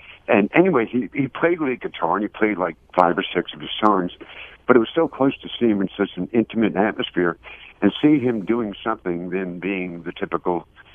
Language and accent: English; Bronx, New York, United States; now in Chicago, United States; I'm originally from Bronx, my brothers and I, and we had been living out mostly suburban Chicago.